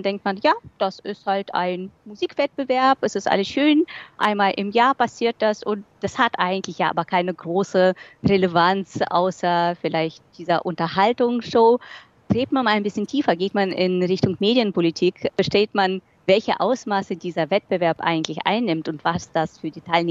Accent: Russia; now in Germany; Ich komme selbst aus Russland.

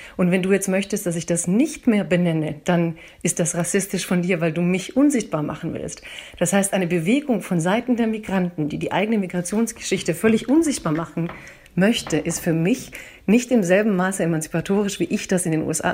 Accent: Waiblingen, Baden-Württemberg, Germany; ich bin deutsch, ich komme aus Waiblingen, ich komme aus Schwaben.

